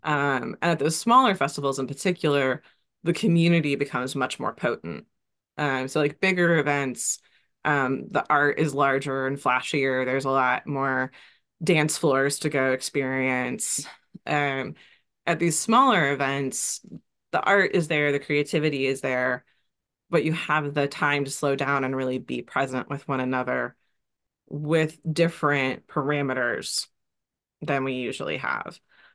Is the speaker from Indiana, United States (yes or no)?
yes; Indianapolis, Indiana, United States; for our location, my hometown, Indianapolis.